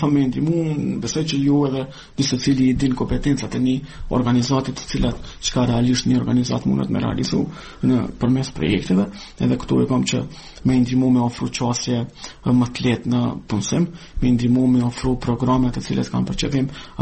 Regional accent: Kosovo; Ne, si Kosovar, si pjesëtar të komuniteteve Roma Shkëli dhe Gjipjan

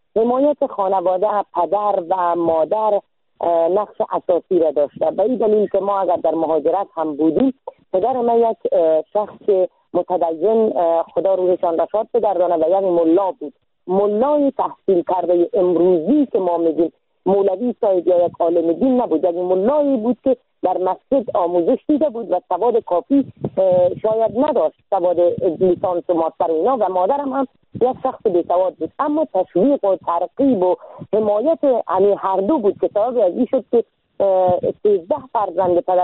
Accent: Afghanistan

